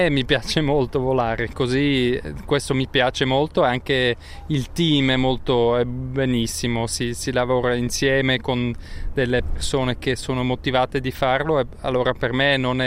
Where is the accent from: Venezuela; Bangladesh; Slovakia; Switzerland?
Switzerland; German-speaking Switzerland; e noi siamo svizzeri tedeschi.